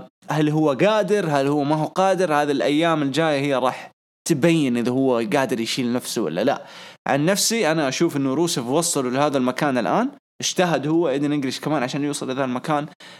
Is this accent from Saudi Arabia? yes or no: yes; Saudi Arabia; ويكون عندنا في السعودية وبالضخامة دي